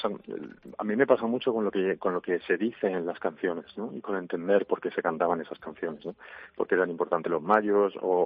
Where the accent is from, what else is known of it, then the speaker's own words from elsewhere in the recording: Móstoles, Community of Madrid, Spain; aunque nací en Madrid y me crié en Móstoles